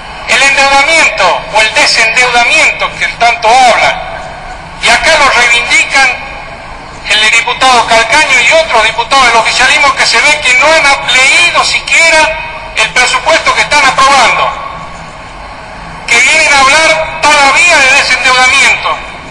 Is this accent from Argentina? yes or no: yes; La Rioja, Argentina; Yo como riojano tampoco puedo aprobar este presupuesto